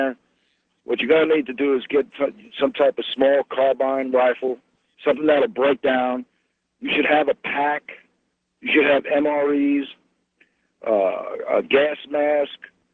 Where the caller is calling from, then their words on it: Cape Coral, Florida, United States; Yes, sir. … I'm calling from Cape Coral, Florida.